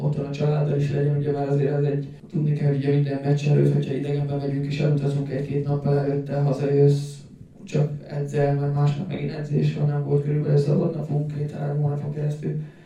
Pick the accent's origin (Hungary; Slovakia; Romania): Romania; Voluntari, Ilfov; Ugye itt volt Romániában, Voluntárban is, és amikor oda kerültem, hogy mondtam, hogy én is ugye innen származok, és hogy itt születtem